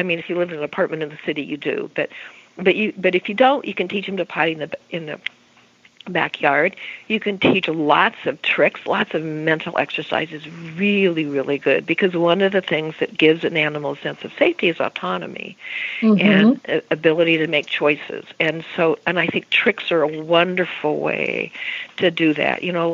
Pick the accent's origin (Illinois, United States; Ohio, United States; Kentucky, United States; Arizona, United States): Arizona, United States; I grew up in Arizona and did a lot of riding when I was young.